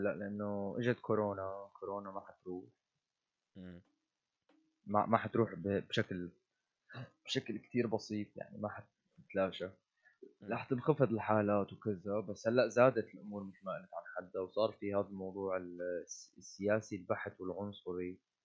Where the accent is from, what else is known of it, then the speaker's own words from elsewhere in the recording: Syria; حتى عنا يعني بسوريا، نحن سوريين انا وياك